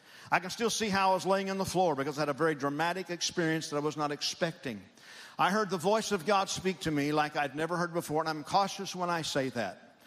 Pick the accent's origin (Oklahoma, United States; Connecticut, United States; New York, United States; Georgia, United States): Oklahoma, United States; I enjoyed it, but I'm from Oklahoma.